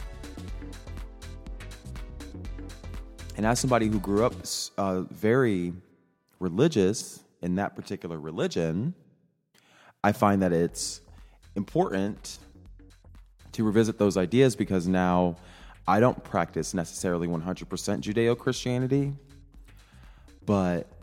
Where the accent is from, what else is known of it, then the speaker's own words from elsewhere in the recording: Midwest, United States; I'm a Midwesterner, you know, very normal. My proximity to whiteness is pretty close, because I grew up in just a more conservative rural part of the Midwest, and this is how I am.